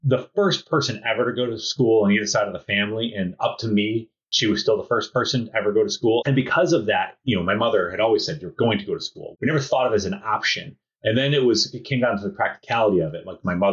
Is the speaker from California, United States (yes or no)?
no; Thomaston, Connecticut, United States; also born or lived in Southbury; So I grew up in Connecticut, and I lived in Thomaston, Connecticut, which is near Bristol, which is where ESPN is. And then I moved to a town called Southbury, Connecticut, my freshman year of high school.